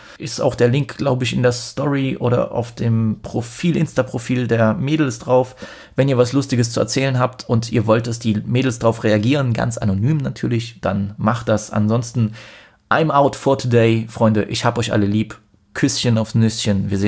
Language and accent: German; Poland